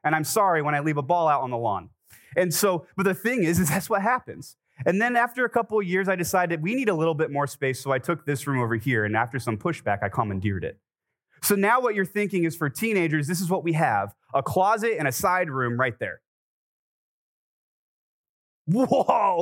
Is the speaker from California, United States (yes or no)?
yes; California, United States; And I'm from California, and sixth graders aren't even in middle school yet. But here in Ohio, they are.